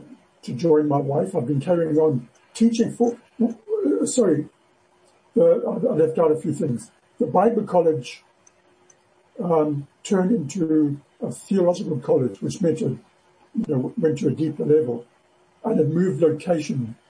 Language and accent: English; Harare, Zimbabwe; I grew up in Harare, but the college itself was in Bulawayo.